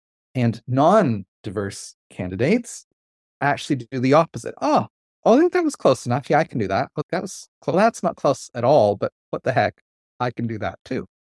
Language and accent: English; Canada; also born or lived in Taiwan; I'm from Canada. I worked in Taiwan.